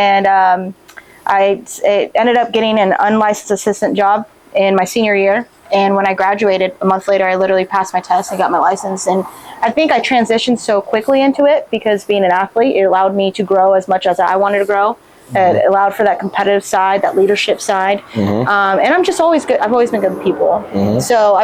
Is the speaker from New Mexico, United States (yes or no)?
yes; Albuquerque, New Mexico, United States; moved away as an adult; also born or lived in Durango, Colorado; now in Texas, United States; I am from Albuquerque, New Mexico, born and raised, went to Durango, Colorado for college, Fort Lewis College. Go Skyhawks. Met my husband there, and then he is a Texan, and he brought me back. I left the mountains for love, made my way back to Texas